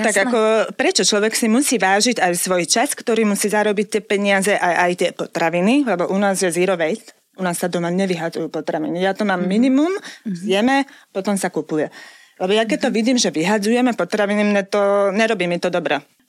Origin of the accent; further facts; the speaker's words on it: Hrnčiarovce nad Parnou, Trnava Region, Slovakia; ja som z Trnavy. Konkrétne z Hrnčiaroviec. A to ja som na to hrdá, že tak rozprávam